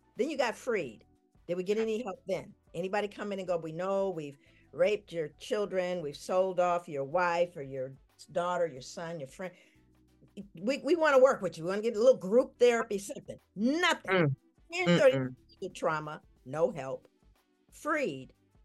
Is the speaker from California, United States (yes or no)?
yes; Los Angeles, California, United States; And as I grew up in South Central, and I grew up hearing things from my people that were disturbing.